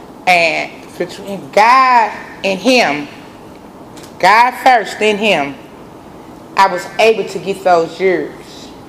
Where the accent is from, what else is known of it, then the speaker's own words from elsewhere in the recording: St. Louis, Missouri, United States; I come from St. Louis. I come from a place called Vandervin and St. Louis Avenue